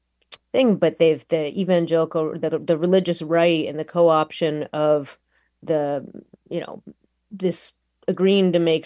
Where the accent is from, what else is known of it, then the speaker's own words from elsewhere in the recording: Chicago, Illinois, United States; I was, born and raised in Chicago, and to a Pakistani father who grew up Muslim, born in India, migrated. My mother from Lima, Peru, grew up Catholic. They came to America.